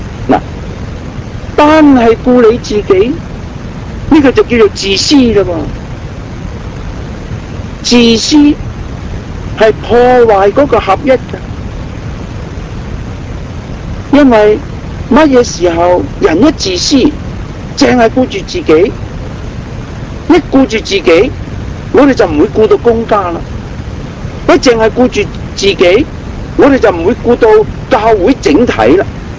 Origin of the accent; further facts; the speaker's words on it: Guangdong, China; 都好似我哋廣東人所講嘅三姑六婆